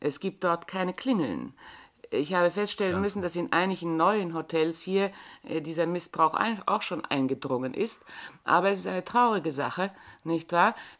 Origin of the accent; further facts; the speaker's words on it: Bavaria, Germany; accent: Bavarian; ich kann schon das Bayerische, gell? Sie kann schon, aber merken tut man es nicht mehr. Ich bin also eine bayerische Landperson